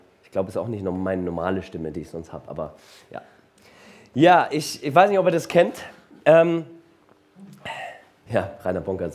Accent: Singen, Baden-Württemberg, Germany; ich komme ursprünglich aus Baden.

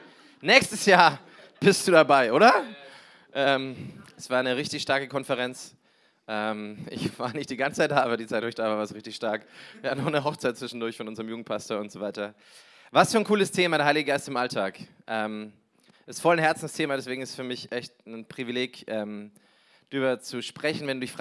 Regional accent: Neumarkt, Bavaria, Germany; Wie gesagt, ich komme aus Neumarkt, war viele Jahre weg und bin jetzt wieder dankbar, da zu sein

